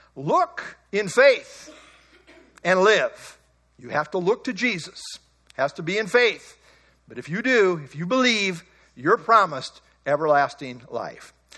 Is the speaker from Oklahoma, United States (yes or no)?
no; Beemer, Nebraska, United States; And I grew up in the Beamer Mennonite Church, Beamer, Nebraska.